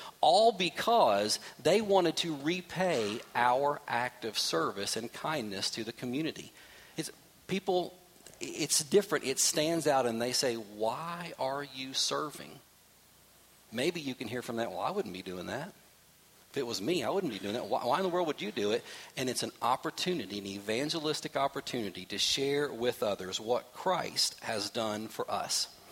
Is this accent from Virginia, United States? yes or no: yes; Virginia, United States; hey, we're here from Virginia.